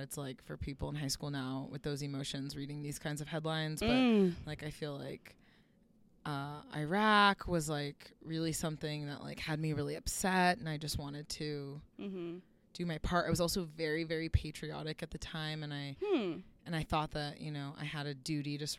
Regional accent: Los Angeles, California, United States; Yeah, I grew up in Los Angeles. All around Los Angeles.

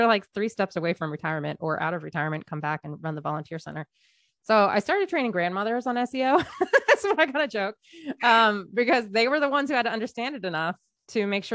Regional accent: Maine, United States; because I grew up in Maine in the deep winter. There's nothing to do.

